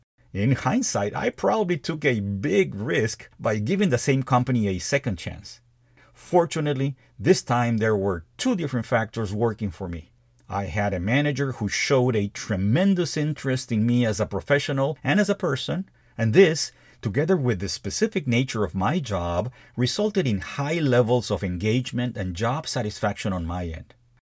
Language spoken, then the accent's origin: English; Peru; my desire to return to my home country of Peru.